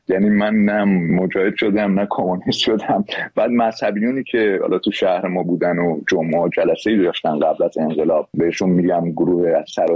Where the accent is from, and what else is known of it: Iran